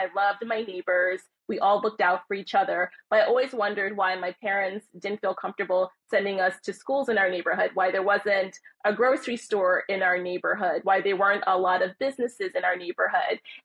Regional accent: Brooklyn, New York, United States; Yeah, I grew up in Crown Heights.

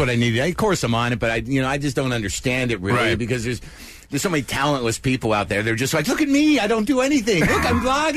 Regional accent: Jersey City, New Jersey, United States; born there; I think my heart is New Jersey. I don't remember living there that much. I was born in Jersey City.

